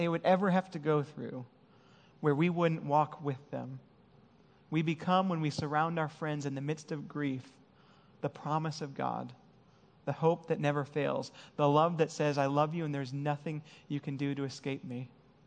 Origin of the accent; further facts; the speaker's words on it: Detroit, Michigan, United States; most of my friends growing up in Detroit were Jewish